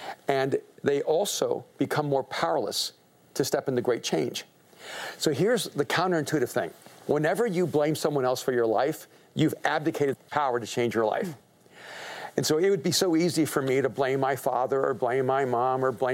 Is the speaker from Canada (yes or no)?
no; El Salvador; moved away; I'm an immigrant from El Salvador.